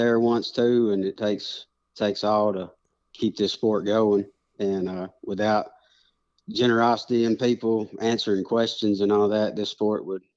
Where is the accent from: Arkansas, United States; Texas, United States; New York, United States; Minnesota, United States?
Arkansas, United States; Marlton; from Marlton, Arkansas, 42 years old, or I should say young, and just living the dream.